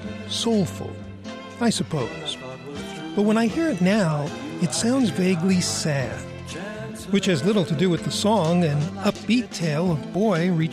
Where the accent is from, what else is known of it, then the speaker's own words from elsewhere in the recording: New York, United States; including a senator from my home state, Robert Kennedy.